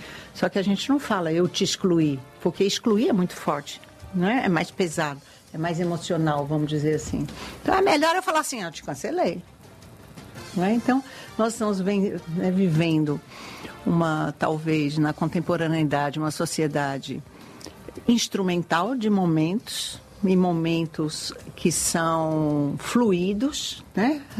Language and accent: Portuguese; São Paulo, Brazil; eu não sou baiana, eu sou paulista